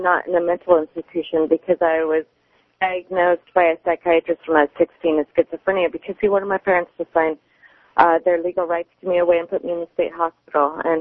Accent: United States; But this is not the way that I was raised and what I was taught to believe as an American woman.

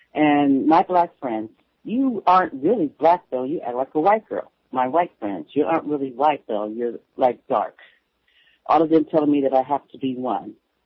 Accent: California, United States; born there; I'm Vietnamese, and I was born in California.

